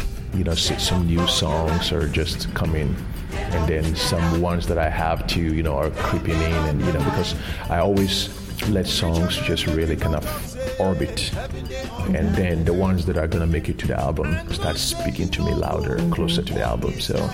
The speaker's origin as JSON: {"language": "English", "country": "Ghana", "tie": "born or raised there", "said": "Growing up in Ghana"}